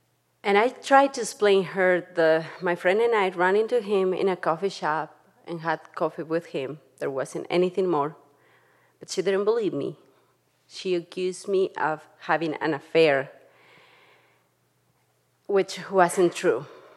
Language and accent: English; Tlaxcala, Mexico; now in Jackson, United States; I grew up in Tlaxcala, Mexico, with my mom